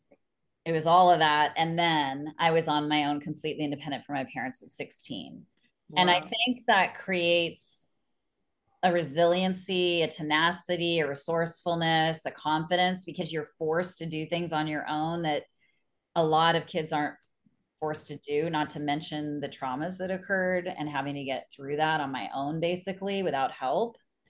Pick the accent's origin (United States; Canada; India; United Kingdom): United States; California; I am born and raised in California.